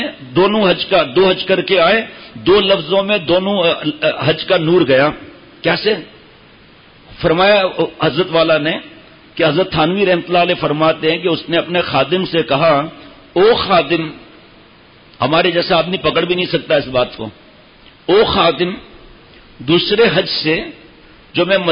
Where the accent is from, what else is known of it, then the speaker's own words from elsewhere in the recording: Diplo, Sindh, Pakistan; ہم گئے ریگستان کے اندر اندر اندر ڈپلو ایک جگہ ہے, میرا گاؤں ہے اس لیے بتا رہا ہوں, وہاں بیانات کے سلسلے میں گئے.